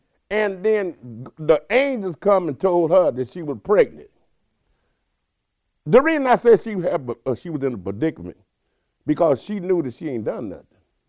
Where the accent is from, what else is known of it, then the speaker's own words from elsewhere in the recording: Gonzales, United States; I'm from Gonzales. I know how little small town, little thing, they gossip a lot.